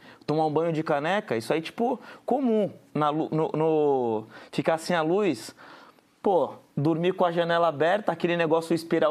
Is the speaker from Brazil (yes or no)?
yes; Guarujá, São Paulo, Brazil; Eu sou do Guarujá, que é uma cidade do litoral de São Paulo, onde tem muito turismo.